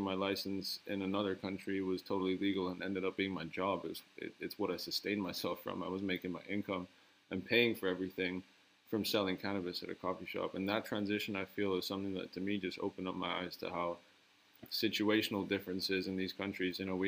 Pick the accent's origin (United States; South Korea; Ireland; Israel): Ireland; also born or lived in United Kingdom / Germany; I grew up in Ireland. I went to school in the UK.